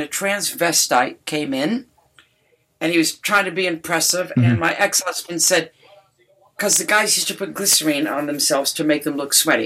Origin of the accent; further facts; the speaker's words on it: Detroit, Michigan, United States; And when you listen to that song, it really is Detroit.